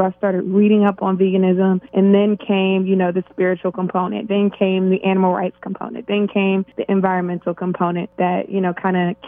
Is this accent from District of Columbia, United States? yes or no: yes; Washington, District of Columbia, United States; moved away as an adult; now in Los Angeles, United States; Okay, so I'm originally from Washington, D.C., which is a city of government and politics.